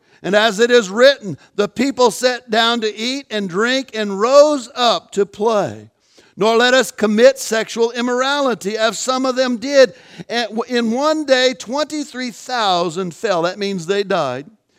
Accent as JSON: {"language": "English", "region": "California", "country": "United States", "tie": "born there", "moved": "as an adult", "lives_now": "Tennessee, United States", "said": "In 06, God moved Kathy and I to Tennessee after I was born in California."}